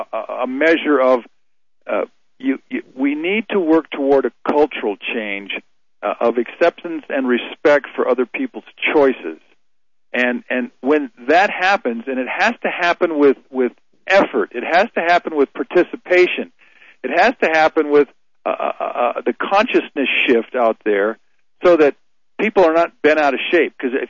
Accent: Colorado, United States; But Rita from Colorado, my home state.

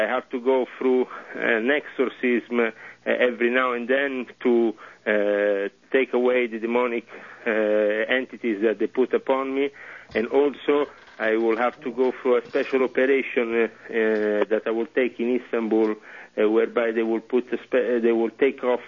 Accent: Italy; accent: Italian; It's my accent.

